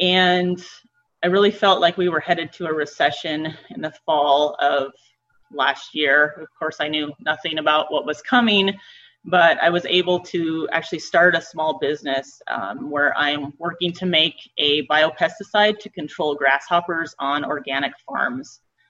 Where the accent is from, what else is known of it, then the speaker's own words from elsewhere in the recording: Montana, United States; I'm a fifth generation Montanan. I grew up in Phillips County and came to Bozeman to get a degree in biotechnology.